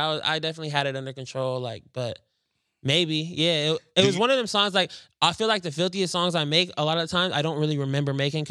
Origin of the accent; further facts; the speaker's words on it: Seattle, Washington, United States; also born or lived in Dutch Harbor, Alaska; I grew up in, I was born in Seattle, but I lived in Dutch Harbor, Alaska.